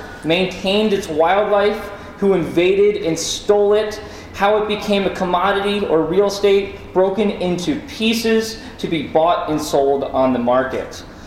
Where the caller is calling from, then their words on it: Madison, Wisconsin, United States; I'm coming from Madison, Wisconsin, which is occupied Ho-Chunk land